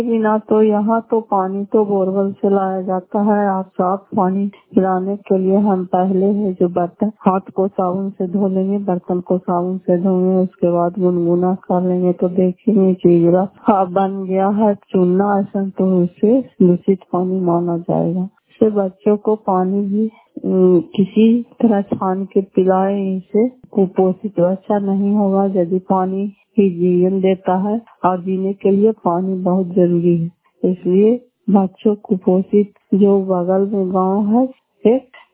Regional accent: Fatehpur, Bihar, India; घर फते पंचायत मकरौता जिला नालंदा खराब पसरा ब्लॉक की निवासी हूँ।

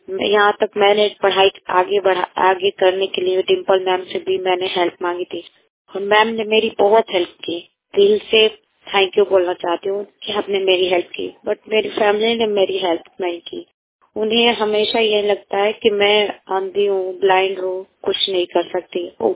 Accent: Ballia, Uttar Pradesh, India; मैंने अपनी पढ़ाई बलिया जिला, मेरा गांव है, तो मैं वहाँ बलिया के हॉस्टल में पढ़ाई करती थी।

